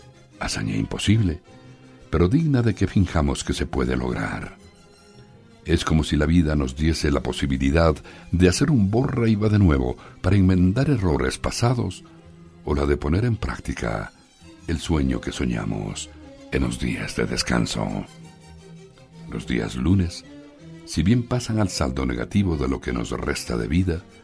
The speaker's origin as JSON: {"language": "Spanish", "town": "Quito", "region": "Pichincha", "country": "Ecuador", "said": "como quiteño que soy"}